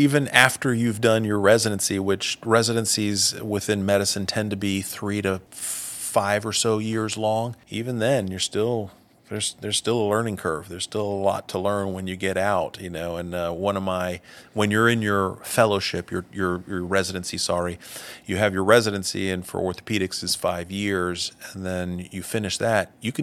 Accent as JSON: {"language": "English", "town": "Dallas", "region": "Texas", "country": "United States", "tie": "born or raised there", "also_born_or_lived": "Rome, Italy / London, United Kingdom", "said": "Grew up in a little bit all over. When I was born in Rome, Italy, lived there for 4 years. So that was my first language, along with English. Then we moved to London, lived in London for a couple of years, and then moved in 76 to Dallas, Texas."}